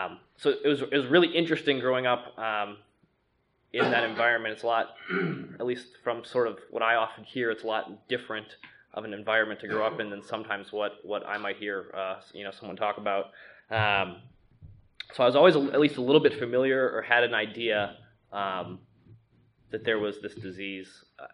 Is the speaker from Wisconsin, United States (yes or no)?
yes; Wisconsin, United States; So I grew up in Wisconsin my whole life. If you're familiar at all, like it's near Milwaukee